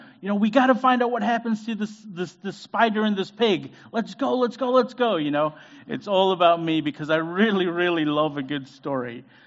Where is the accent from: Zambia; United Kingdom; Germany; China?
Zambia; now in United States; If you don't know me, I'm originally from Zambia in South Africa, but I've been here since 2001, so it's been a while. Most of my family is American now, but I'm still African, proudly African.